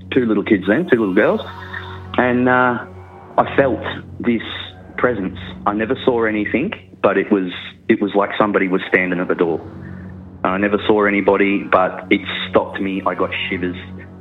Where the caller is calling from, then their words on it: New South Wales, Australia; from Australia, South Coast, New South Wales.